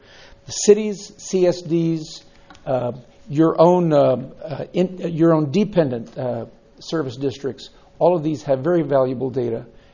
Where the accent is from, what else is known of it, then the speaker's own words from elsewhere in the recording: Nipomo, California, United States; I'm from Napomo, and I chair your Water Resource Advisory Committee.